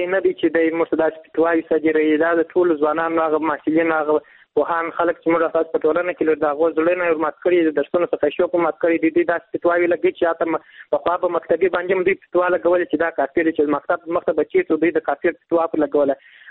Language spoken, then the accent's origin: Pashto; Kandahar, Afghanistan; له کندهار ولایت څخه یو تن محصل یم.